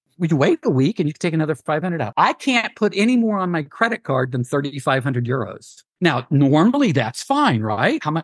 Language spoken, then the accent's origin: English; United States; And then I say, oh, I'm American.